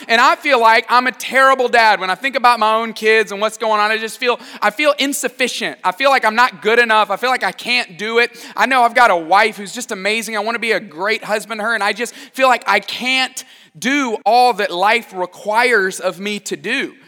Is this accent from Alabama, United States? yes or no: yes; Tuscaloosa, Alabama, United States; I grew up in Tuscaloosa, Alabama. They play football there, and that is about all we do in Tuscaloosa.